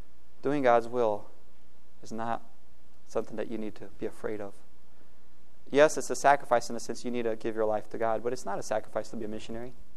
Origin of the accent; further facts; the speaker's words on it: Brazil; And so growing up in Brazil, of course, I naturally grew a love for soccer.